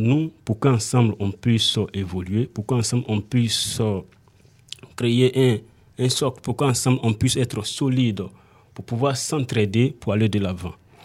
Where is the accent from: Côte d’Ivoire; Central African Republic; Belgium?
Côte d’Ivoire; now in France; nous venons de la Côte d'Ivoire